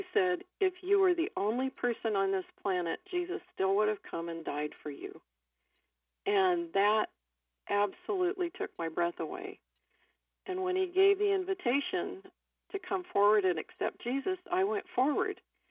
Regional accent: Fresno, California, United States; Well, I grew up in Fresno, California, where I am now.

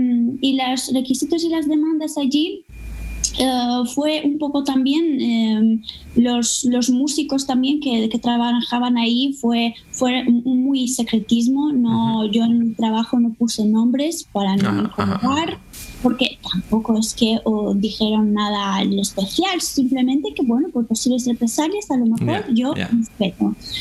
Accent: Albania; Y justo durante mi adolescencia ahí en Albania hice todo posible para conocer personas que vivían en España o tenían alguna ligación con España

